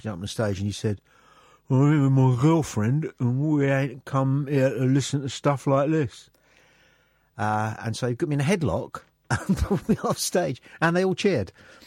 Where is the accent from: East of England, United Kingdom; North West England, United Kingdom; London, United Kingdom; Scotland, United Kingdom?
London, United Kingdom; Feltham; Yeah, because I'm from Feltham